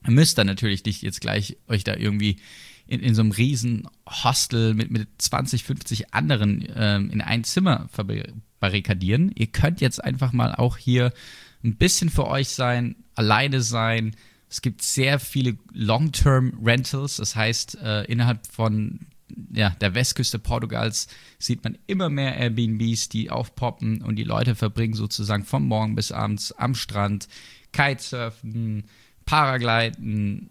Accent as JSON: {"language": "German", "town": "Sinsheim", "region": "Baden-Württemberg", "country": "Germany", "tie": "born or raised there", "said": "Ich komme ja aus der Gegend. Also als gebürtiger Sinsheimer, da freut man sich dann tatsächlich wieder so ein bisschen in der Altstadt zu schlendern."}